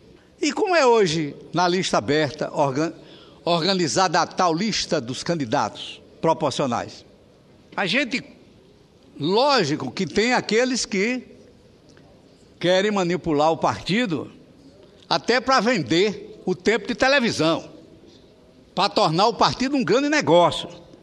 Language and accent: Portuguese; Northeast Region, Brazil; pelo menos é lá no meu estado, lá no meu Nordeste.